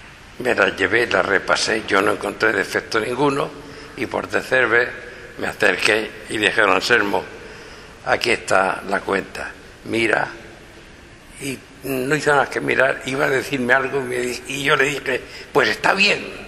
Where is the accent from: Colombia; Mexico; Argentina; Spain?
Spain; Totana, Region of Murcia; Yo pensaba que podía haber hecho alguna cosa por Totana